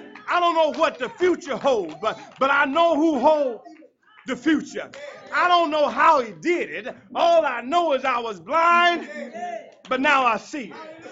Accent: Arkansas, United States; See, I'm from Arkansas. You seen a pig in mud?

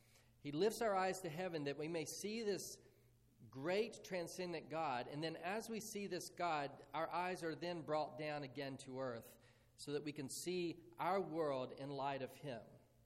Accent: West Virginia, United States; I can remember growing up in West Virginia as a young boy

